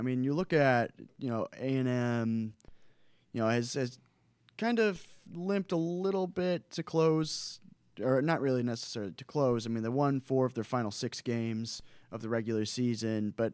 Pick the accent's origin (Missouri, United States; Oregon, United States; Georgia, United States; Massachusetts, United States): Missouri, United States; St. Louis; because I'm from St. Louis